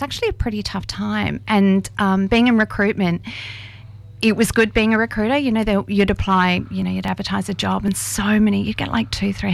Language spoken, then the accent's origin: English; Perth, Western Australia, Australia; I'm from Perth, Western Australia. Grew up in the suburbs there. My dad was a carpenter. My mum was a waitress. There were 10 bob poms. That's why I've got the accent.